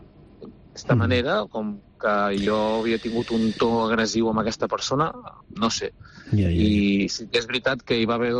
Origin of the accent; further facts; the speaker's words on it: La Bisbal d'Empordà, Catalonia, Spain; Jo et dic que d'on soc, d'aquí a la Bisbal, la gent em coneix des de petit